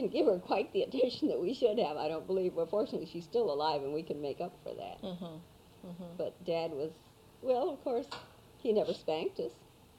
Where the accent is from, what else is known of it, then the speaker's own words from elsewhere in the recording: Fresno, California, United States; born there; also born or lived in Selma; I was born in Fresno, but we were living in Selma at the time.